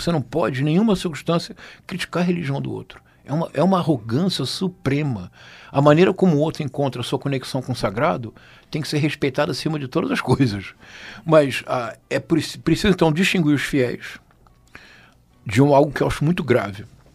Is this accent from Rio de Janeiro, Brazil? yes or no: yes; Rio de Janeiro, Brazil; Tanto eu cresci em Bento Ribeiro.